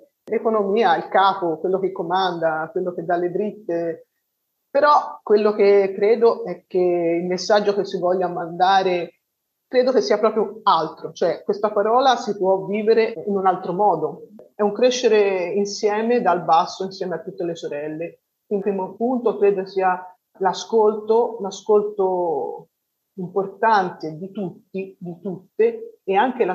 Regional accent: Florence, Tuscany, Italy; Io sono di Firenze, sono nata a Firenze e vivo a Firenze.

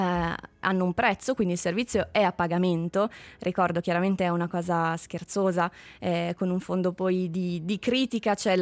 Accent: Sicily, Italy; Immagino, esatto, anch'io siciliano.

